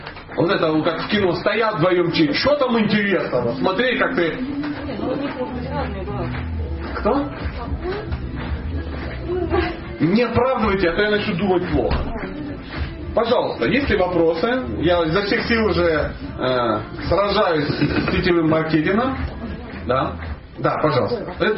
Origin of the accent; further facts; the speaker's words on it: Dnipro, Dnipropetrovsk Oblast, Ukraine; когда-то в детстве очень захотел мороженое, а денег не было. И, короче, у меня возник преступный план. Я же из Днепропетровска.